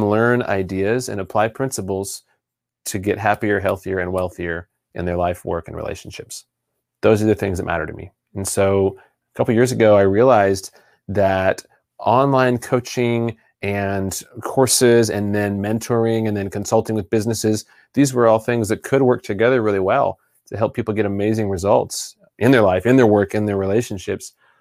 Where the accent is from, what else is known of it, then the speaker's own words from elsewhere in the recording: Texas, United States; born there; So I was born in Texas in the USA, and everything's bigger in Texas, including egos.